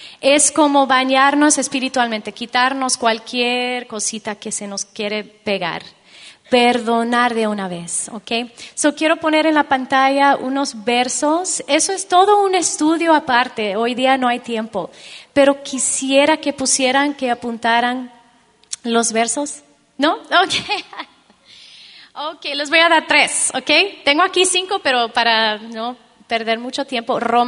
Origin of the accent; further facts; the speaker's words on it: Peru; born there; Soy hija de padres americanos, así que sí, soy gringa. No me echen tomates, por favor, no. Sí, entonces, pero nacida en Perú, mi amada Perú. Pero vivimos ahí poco tiempo, regresamos a este país